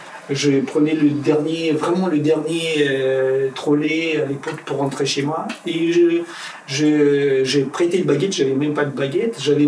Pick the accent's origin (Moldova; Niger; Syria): Moldova; French is a second language; now in France; Je viens de Moldavie. La Moldavie, c'est un tout petit pays qui est situé entre la Roumanie et l'Ukraine.